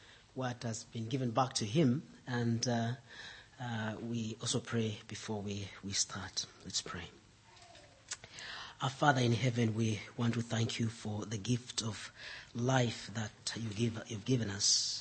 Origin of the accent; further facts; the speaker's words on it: Zambia; also born or lived in London; I come from Zambia in Southern Africa.